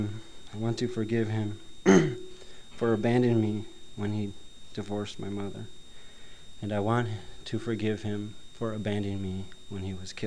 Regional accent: Toledo, Ohio, United States; I'm a sexaholic from Toledo.

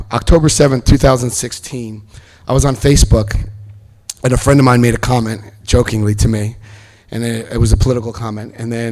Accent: Paterson, New Jersey, United States; now in Wayne, United States; December, I'm in Wayne, New Jersey with my sister. I grew up right outside Patterson.

